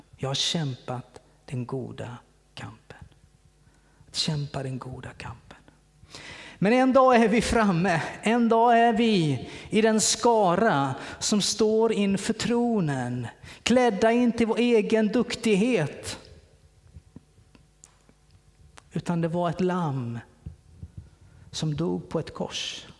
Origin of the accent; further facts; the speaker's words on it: Kalmar, Kalmar County, Sweden; När jag växte upp i Kalmar så hade man kyrkan på tredje våningen.